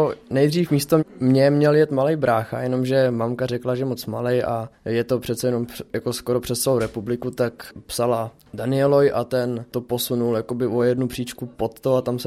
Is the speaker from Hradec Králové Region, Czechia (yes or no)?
yes; Červený Kostelec, Hradec Králové Region, Czechia; je mi 16 let, jsem z Červeného Kostelce